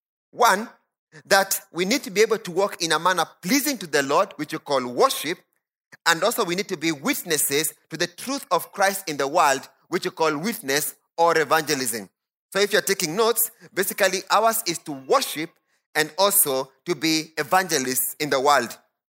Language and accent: English; Kenya; And we all here are, hopefully, yes, quite a number, are Kenyans.